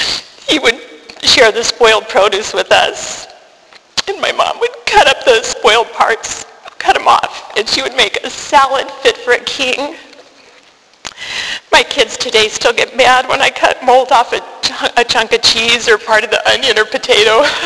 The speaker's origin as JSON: {"language": "English", "town": "Grand Island", "region": "Nebraska", "country": "United States", "tie": "born there", "said": "I was born in Grand Island, Nebraska, in the middle of the United States of America, smack dab in the middle in 1962."}